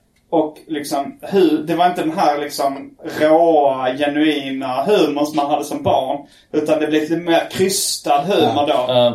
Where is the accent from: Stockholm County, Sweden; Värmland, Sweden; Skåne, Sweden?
Skåne, Sweden; Lund; accent: Lund dialect; Det är kanske bara min vanliga dialekt.